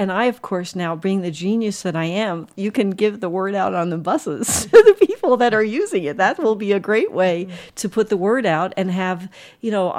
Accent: New Jersey, United States; I'm from Jersey, and I used to take the train from New Jersey to New York

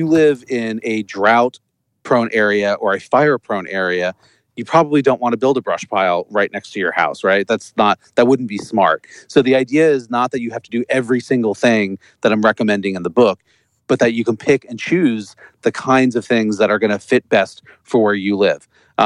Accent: Middletown, New Jersey, United States; Oh, I grew up in a town called Middletown, which is sort of like central New Jersey.

